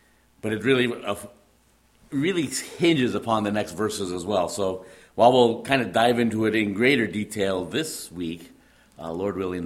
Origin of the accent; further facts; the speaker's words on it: Midwest, United States; accent: Midwestern; I'm not going to do this in a British accent, so this is just my Midwestern accent.